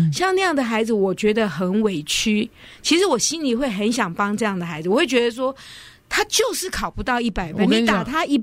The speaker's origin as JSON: {"language": "Chinese", "region": "California", "country": "United States", "said": "还是说我们加州人觉得哇纽约真棒，我们应该都要像纽约一样呢"}